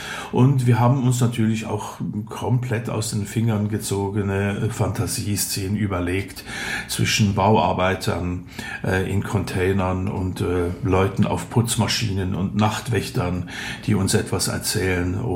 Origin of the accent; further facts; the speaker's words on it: Switzerland; Zwei Schweizer kümmern sich um deutsche Bauprobleme.